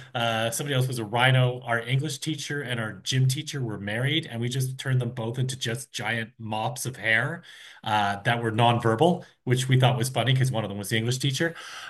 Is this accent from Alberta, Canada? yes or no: no; Toronto, Ontario, Canada; I'm from Canada. I grew up in Toronto